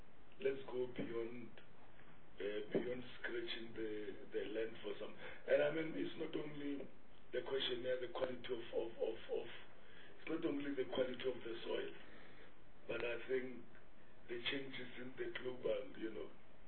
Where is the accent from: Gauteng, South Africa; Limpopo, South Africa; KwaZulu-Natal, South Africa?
Limpopo, South Africa; when I grew up in Skukuneland